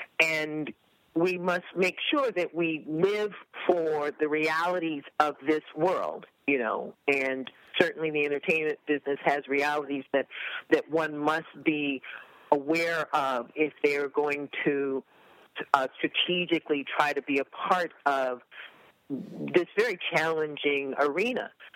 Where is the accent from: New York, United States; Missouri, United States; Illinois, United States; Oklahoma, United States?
Illinois, United States; Evanston; I was born and reared in Evanston, Illinois, which is a little town right outside of Chicago